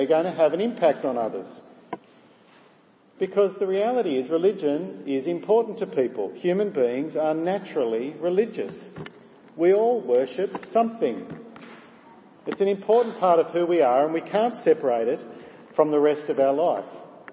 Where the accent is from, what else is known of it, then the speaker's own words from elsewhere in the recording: Gosford, New South Wales, Australia; When I was growing up in Gosford in the 1970s